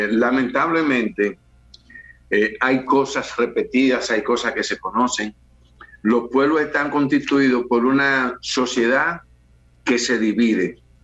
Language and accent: Spanish; Dominican Republic; el que me interesa es el dominicano, porque soy dominicano